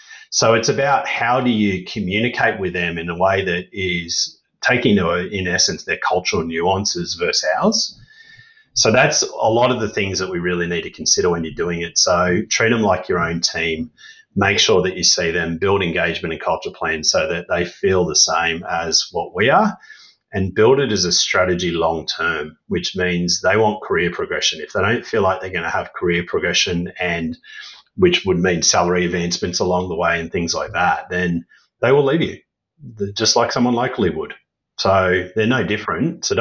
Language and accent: English; Australia; I'll use Australians, I'm an Aussie, so I can use this.